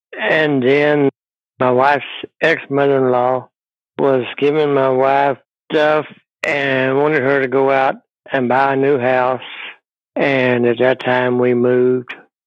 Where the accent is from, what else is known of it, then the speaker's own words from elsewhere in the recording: Fort Worth, Texas, United States; also born or lived in Mount Pleasant, United States; Yes. Been here since 1948. We moved here from Mount Pleasant, Texas.